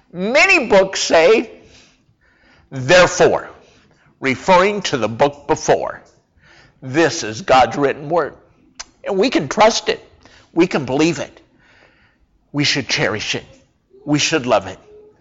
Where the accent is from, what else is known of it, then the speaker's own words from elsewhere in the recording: Rapid City, South Dakota, United States; You know, when I was growing up in Rapid City, South Dakota, I graduated from high school in 1982.